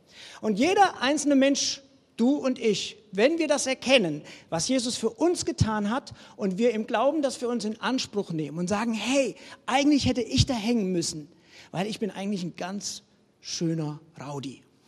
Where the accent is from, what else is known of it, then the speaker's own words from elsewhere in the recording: West Germany, Germany; ich als Wessi in den Osten komme ja mit was Gutem